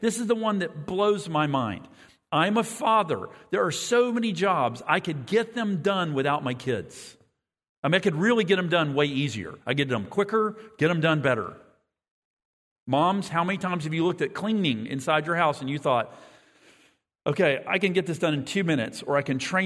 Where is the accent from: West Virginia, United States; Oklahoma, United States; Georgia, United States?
West Virginia, United States; I remember we had a basement where I grew up in West Virginia.